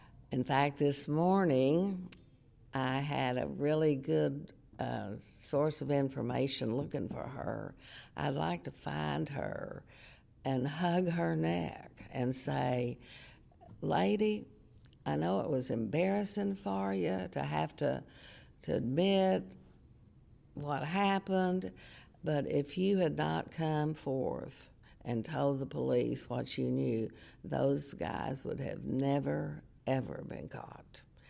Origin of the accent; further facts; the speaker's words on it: Van Buren, United States; And I'm from Van Buren. I still have lots of friends who live in Van Buren.